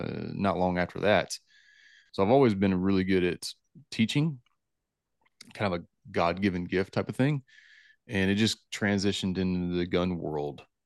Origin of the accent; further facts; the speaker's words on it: Redwood, Mississippi, United States; I grew up in Redwood, Mississippi, which is the very bottom of the Delta, which is where the Delta starts, where the Yazoo River and the Mississippi River split and meet.